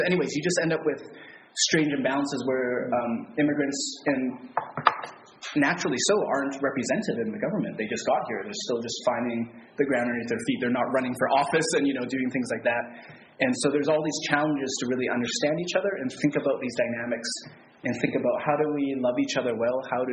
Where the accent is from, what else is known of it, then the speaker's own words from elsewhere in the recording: Winnipeg, Manitoba, Canada; You know, I'm from Winnipeg, which we, per capita, take more refugees than any other city in Canada.